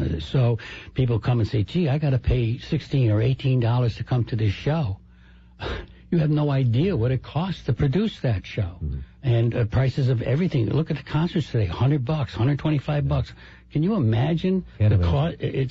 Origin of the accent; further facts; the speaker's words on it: Hartford, Connecticut, United States; Downtown Hartford is in my heart. I was born and raised in Hartford, and I'll do anything for the city of Hartford.